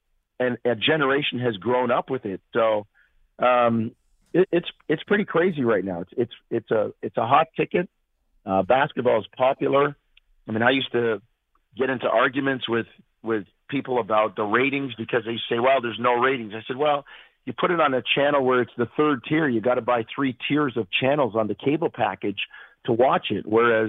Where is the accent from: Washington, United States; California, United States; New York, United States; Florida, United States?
New York, United States; Queens; I grew up in Queens. I spent a lot of time growing up in Queens, New York. Most of my summers were spent there with family.